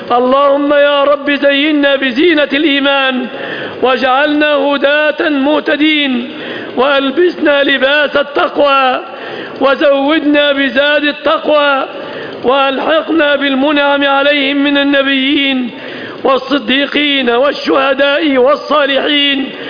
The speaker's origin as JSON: {"language": "Arabic", "country": "Egypt", "said": "اللهم احفظ بلادنا مصر"}